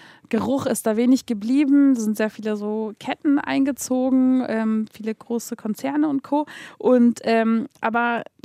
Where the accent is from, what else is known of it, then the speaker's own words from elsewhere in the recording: Hamburg, Germany; Also in Hamburg komme ich her. Ich bin geboren im Osten, Hamburger Osten. Habe dann meine ersten Kinderjahre im Hamburger Westen verbracht, in Altona. Und bin dann wieder zurück. Und ist quasi so ein bisschen durchmischt.